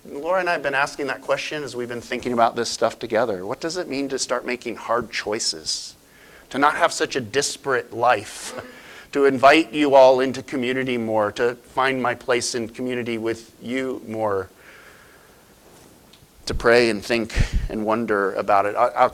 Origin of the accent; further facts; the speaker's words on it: United States; Could it be Jesus had communal fishing in mind more than I, as an American who consumes and spreads my life 1,000 places?